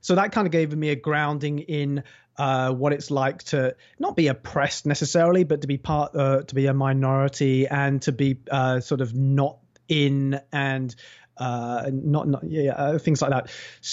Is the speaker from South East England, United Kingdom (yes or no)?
yes; Basingstoke, South East England, United Kingdom; I'm not entirely white, and I was brought up in Basingstoke, as we just found out. Luckily, we just found that out, which is, at least when I was growing up, was a relatively white town.